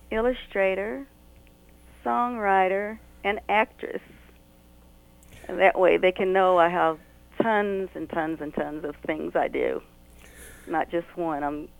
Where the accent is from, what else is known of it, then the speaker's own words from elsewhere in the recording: Elizabethton, Tennessee, United States; now in Minneapolis, United States; I grew up in a small town of Elizabethan, Tennessee. And hi, you guys down home. I just want to say hi so you can see I'm still country.